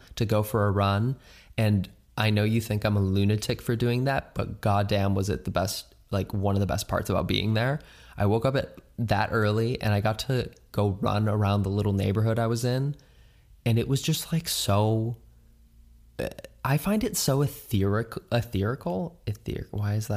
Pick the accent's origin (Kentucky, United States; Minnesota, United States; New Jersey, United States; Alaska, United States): Minnesota, United States; the Minnesota stop because it's my home state. I got to see, my whole family was going to be there.